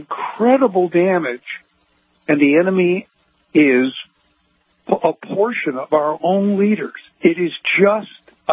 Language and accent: English; United States; And we, as American people, are the victims of psyops.